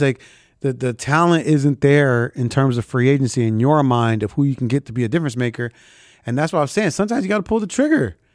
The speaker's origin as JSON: {"language": "English", "town": "Chicago", "region": "Illinois", "country": "United States", "said": "as a Chicagoan, you immediately, one, the name that immediately pops up"}